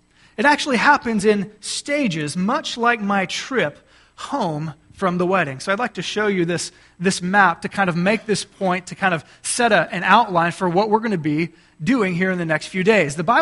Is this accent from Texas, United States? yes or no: yes; Texas, United States; I had the great privilege of traveling to my home state of Texas